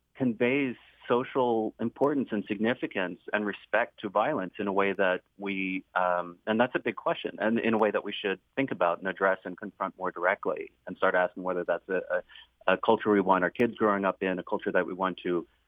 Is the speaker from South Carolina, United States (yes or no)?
no; Tennessee, United States; Even the hometown I grew up in Tennessee, had a copycat threat.